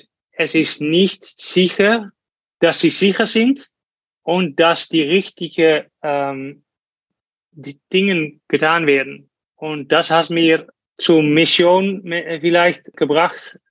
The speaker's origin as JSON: {"language": "German", "country": "Netherlands", "second_language": "German", "said": "ich bin Holländer"}